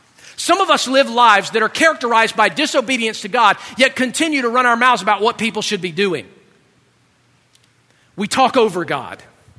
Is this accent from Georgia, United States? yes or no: yes; Georgia, United States; growing up in Georgia, I've seen the Blue Ridge Mountain and the Appalachian Mountains